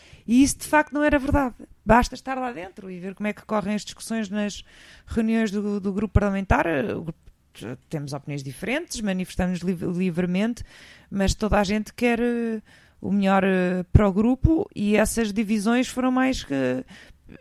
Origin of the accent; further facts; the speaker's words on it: Rio de Janeiro, Brazil; born there; Rio de Janeiro, onde eu nasci.